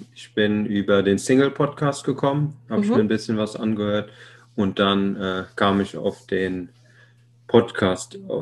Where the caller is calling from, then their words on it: Frankfurt, Hesse, Germany; Frankfurt am Main